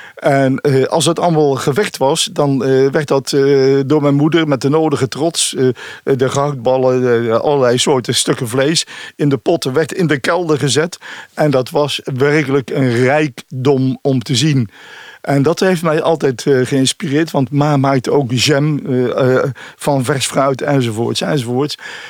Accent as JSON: {"language": "Dutch", "town": "Bergen op Zoom", "region": "North Brabant", "country": "Netherlands", "tie": "born or raised there", "said": "Ik ben opgegroeid op een boerderij met vijf andere kinderen. In totaal 6 kinderen. De boerderij die stond schuin tegenover de Rijberg."}